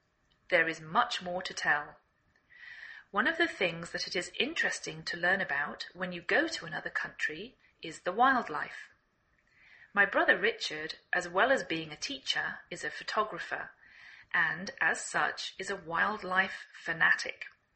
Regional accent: England, United Kingdom; now in United States

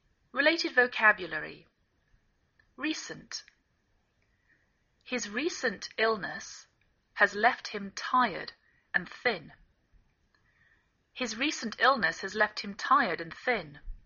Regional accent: England, United Kingdom; now in United States; I'm English. I live in the northwest of the United States.

